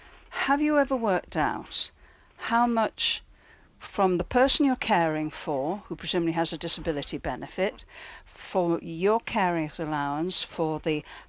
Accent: Liverpool, North West England, United Kingdom; Remember, I come from Liverpool.

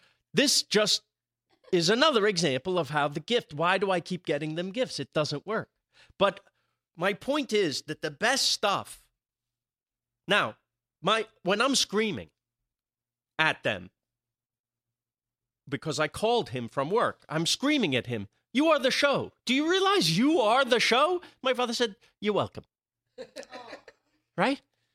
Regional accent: New York, United States; Where I grew up in Rockland County, New York, there's a courthouse.

